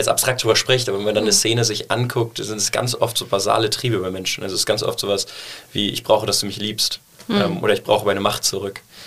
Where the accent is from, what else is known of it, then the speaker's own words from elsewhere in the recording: Cologne, North Rhine-Westphalia, Germany; Ich bin in Deutz aufgewachsen.